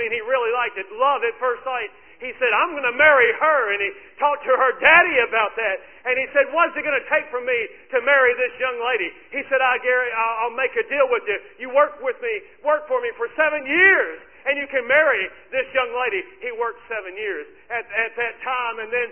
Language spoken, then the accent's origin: English; Kentucky, United States; I grew up in Kentucky, and so and my dad worked with horses a little bit